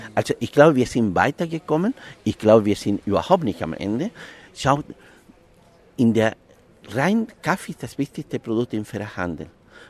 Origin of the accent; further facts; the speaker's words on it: Chile; moved away; Also ich komme aus einer politischen Familie. Ich komme aus Chile. Wir hatten damals die Regierung Allende unterstützt. Und meine Eltern mussten aus dem Land gehen nach der Militärdiktatur.